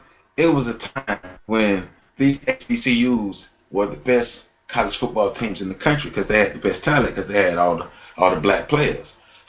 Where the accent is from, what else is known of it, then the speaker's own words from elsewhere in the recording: Tallahassee, Florida, United States; I'm from Tallahassee, and I was born in 1984. I've been really into football since 1989, since I was 5 years old.